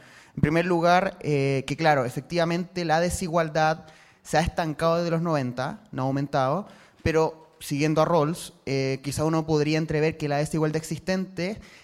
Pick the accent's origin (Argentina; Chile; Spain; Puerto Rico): Chile; yo vengo de Chile